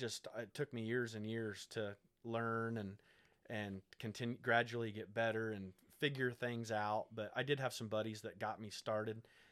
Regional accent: Green, Illinois, United States; Yep. Born and raised in Green, but been here in Jersey for the past 12 or 13 years.

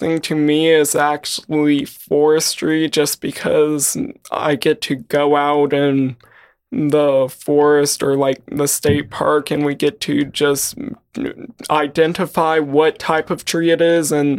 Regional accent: Wisconsin, United States; The first nine years of my life, I lived in Wisconsin. So I was around a lot of dairy farms, and my uncle owned one

